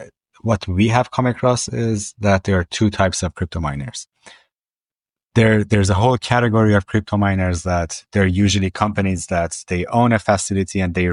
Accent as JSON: {"language": "English", "town": "Baltimore", "region": "Maryland", "country": "United States", "tie": "born or raised there", "said": "electricity prices in my hometown of Baltimore are going to go up by 20%."}